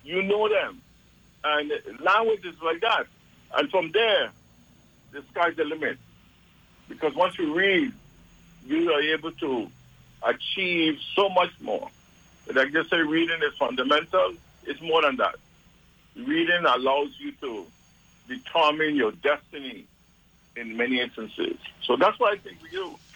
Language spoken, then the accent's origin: English; St. John, U.S. Virgin Islands; And when I came from St. John to St. Thomas, when I went to St. Thomas to Chagamay High School, I had an English teacher.